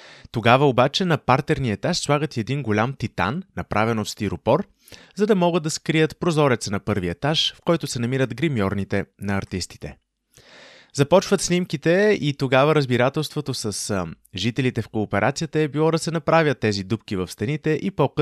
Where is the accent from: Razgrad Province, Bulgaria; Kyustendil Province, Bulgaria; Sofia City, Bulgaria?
Sofia City, Bulgaria; Sofia; от Бухемска София. Вече почти 10 години следвам миналото на моя роден град.